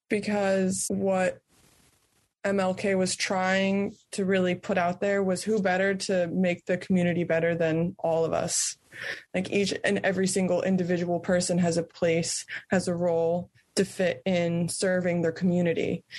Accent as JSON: {"language": "English", "region": "Connecticut", "country": "United States", "lives_now": "Alaska, United States", "said": "So I'm from Connecticut."}